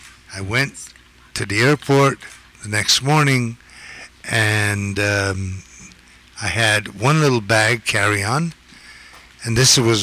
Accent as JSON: {"language": "English", "town": "Los Angeles", "region": "California", "country": "United States", "said": "I come from Los Angeles. It's very conservative."}